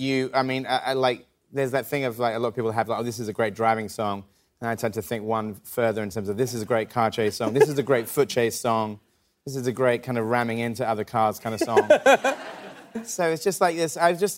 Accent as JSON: {"language": "English", "region": "England", "country": "United Kingdom", "said": "And also as an English person, I'm not really ready for, like, the Georgia weather."}